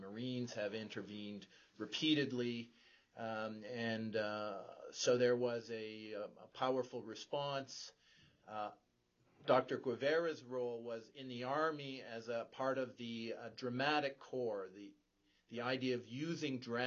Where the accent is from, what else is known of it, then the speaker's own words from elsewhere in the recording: Canada; as Canadian citizens, we don't use healthcare as a point of division between rich and poor.